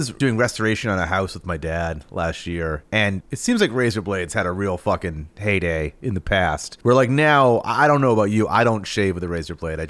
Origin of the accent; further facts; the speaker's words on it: East Coast, United States; I am from the East Coast.